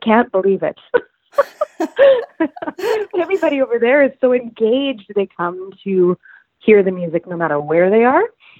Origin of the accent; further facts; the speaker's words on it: Saskatoon, Saskatchewan, Canada; when I was living out there, because I'm originally from Saskatoon.